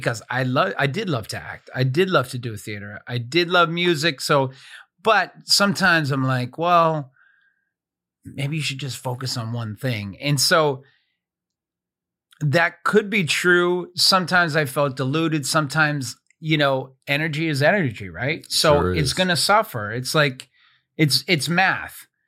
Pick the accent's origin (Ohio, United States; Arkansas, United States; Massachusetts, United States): Massachusetts, United States; Boston; I'm from Boston, the whole thing.